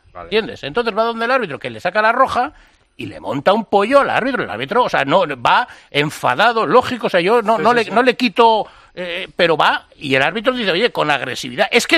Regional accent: Sestao, Basque Country, Spain; yo soy de Sestao y estaba viendo el partido en directo

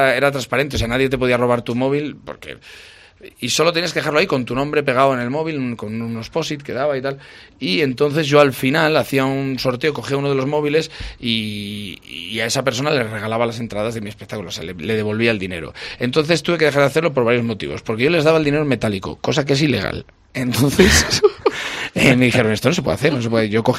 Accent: Castile and León, Spain; Yo, eso, soy de un pueblo de Valladolid y que toda esta toda esta información llegue a mi pueblo, llegue a la última casa de mi pueblo, pues es maravilloso.

